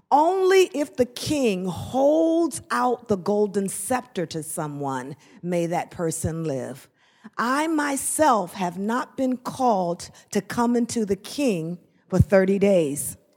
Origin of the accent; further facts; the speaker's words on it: Ghana; Yes, I'm from Ghana.